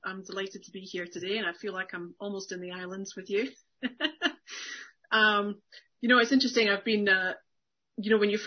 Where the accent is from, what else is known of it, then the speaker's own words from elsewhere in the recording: United States; as I'm an American, you know, I was coming to understand what really privilege was.